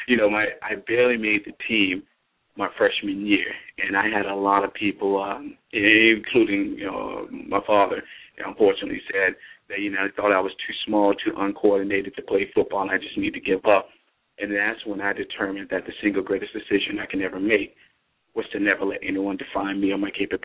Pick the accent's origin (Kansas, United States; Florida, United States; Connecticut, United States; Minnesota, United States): Florida, United States; Fort Lauderdale; Well, I was born in Miami, but raised in the Fort Lauderdale in the Dillard, West Kinlark, Eastgate.